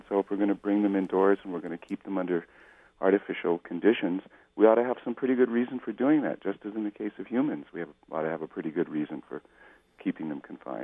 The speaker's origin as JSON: {"language": "English", "town": "San Diego", "region": "California", "country": "United States", "tie": "born or raised there", "said": "you know, I grew up in San Diego, so I spent a lot of my childhood at the San Diego Zoo."}